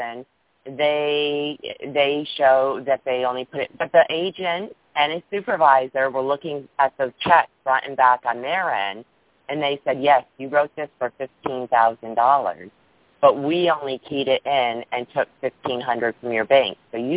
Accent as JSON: {"language": "English", "region": "Connecticut", "country": "United States", "said": "I am from Connecticut."}